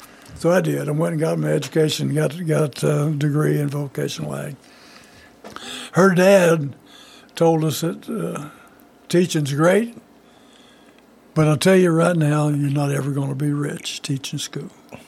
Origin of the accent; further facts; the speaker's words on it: Keytesville, Missouri, United States; I grew up in Sheridan County, Missouri. Went to high school in Keytesville, Missouri, and graduated there and attended the University of Missouri and became a school teacher.